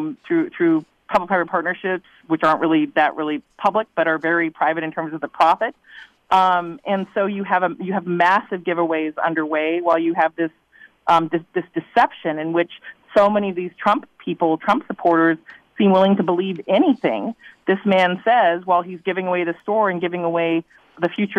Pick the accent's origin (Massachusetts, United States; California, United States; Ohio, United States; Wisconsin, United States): Wisconsin, United States; my home state here in Wisconsin.